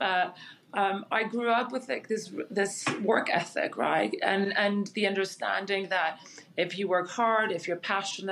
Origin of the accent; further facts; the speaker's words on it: Montreal, Quebec, Canada; I was born and raised in Montreal. My parents immigrated to Montreal about 45 years ago.